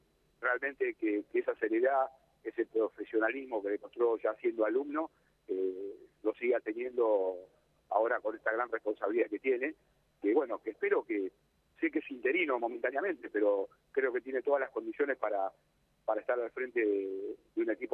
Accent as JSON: {"language": "Spanish", "country": "Argentina", "said": "y como argentino, ver a un compatriota que está a ese nivel deportivo me pone muy contento."}